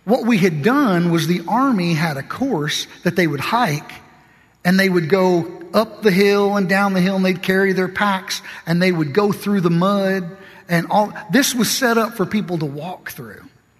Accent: the South, United States; Well, I was from the South. I'd seen the South.

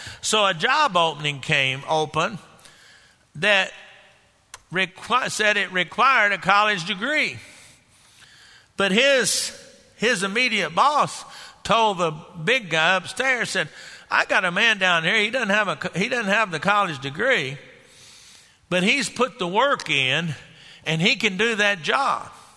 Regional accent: Garland, Texas, United States; We grew up together there in Garland

